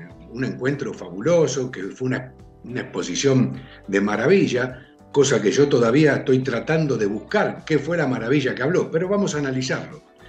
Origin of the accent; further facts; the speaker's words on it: Argentina; now in Spain; Yo soy argentino, tú eres argentino